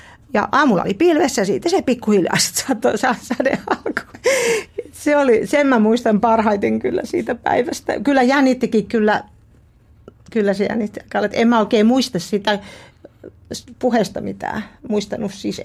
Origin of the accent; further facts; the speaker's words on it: Juva, South Savo, Finland; Mä oon Juvalta kotossa, siitä läheltä Mikkeliä.